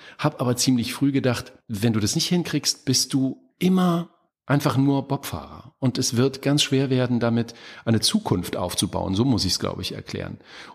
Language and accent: German; Thuringia, Germany; da, wo ich groß geworden bin in Thüringen